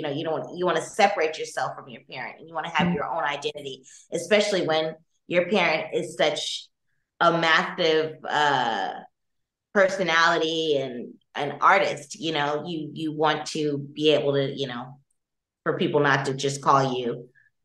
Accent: Los Angeles, California, United States; also born or lived in Chicago / New York City; Okay, so I was born in Chicago. I was partially raised in Los Angeles and partially raised in New York City.

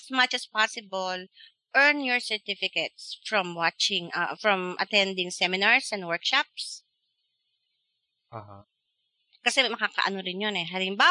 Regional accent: Oriental Mindoro, Philippines

